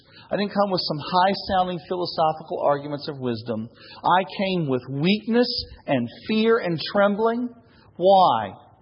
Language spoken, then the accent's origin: English; Kansas City, Missouri, United States; I had the unsettling opportunity to talk with my former youth pastor, where I grew up in Kansas City